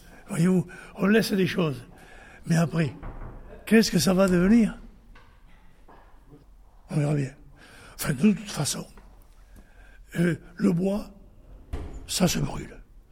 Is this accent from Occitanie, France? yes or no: yes; Montauban, Occitanie, France; de Montauban.